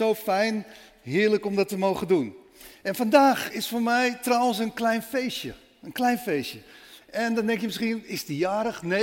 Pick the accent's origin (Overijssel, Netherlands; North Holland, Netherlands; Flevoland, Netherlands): North Holland, Netherlands; Amsterdam; also born or lived in Spain; now in The Hague, Netherlands; ik ben geboren, getogen Amsterdammer, later een lange tijd in Spanje gewoond en nu alweer sinds 2011 in Den Haag, waar we het heel erg naar ons zin hebben.